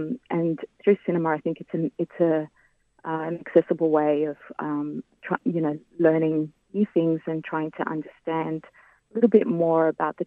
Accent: Australia; born there; I'm from a Lebanese background, and but I was born in Australia

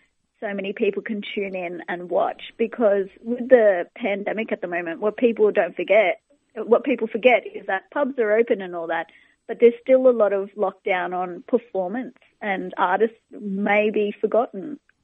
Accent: Campbelltown, New South Wales, Australia; I grew up in Campbelltown

